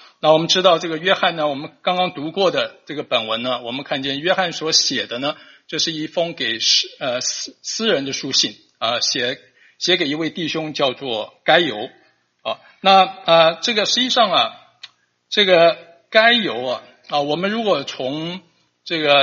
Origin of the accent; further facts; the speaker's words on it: China; 就可能我们中国人讲说张三李四了哈